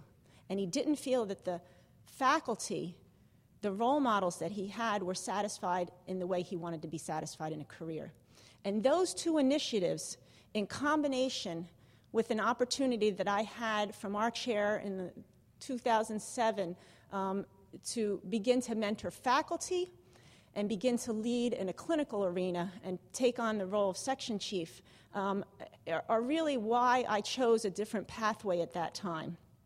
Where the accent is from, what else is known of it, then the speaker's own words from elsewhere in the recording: New Jersey, United States; So I'm from New Jersey originally, and I had the privilege of going to Jefferson Medical College